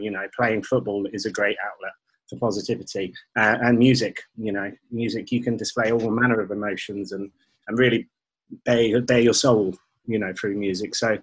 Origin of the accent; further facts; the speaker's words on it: St Albans, East of England, United Kingdom; I grew up in St. Albans, as did the other guys.